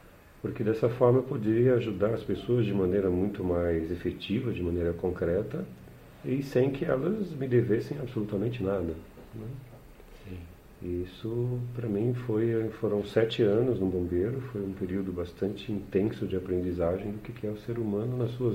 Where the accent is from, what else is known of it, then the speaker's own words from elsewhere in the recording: Santos, São Paulo, Brazil; now in São Paulo, Brazil; Não, sou de Santos, sou do litoral, Caiçara, né? Nasci em Santos. E, enfim, vim para São Paulo novo, enfim, já no, entre 8, 9 anos, vim para São Paulo